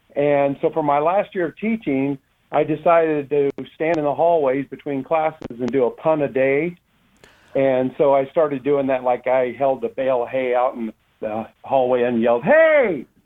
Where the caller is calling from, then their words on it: Sedro-Woolley, Washington, United States; Cedro Woolley, Washington.